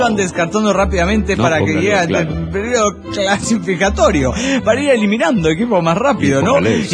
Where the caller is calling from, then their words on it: Cuernavaca, Morelos, Mexico; de Cuernavaca, Morelos, México.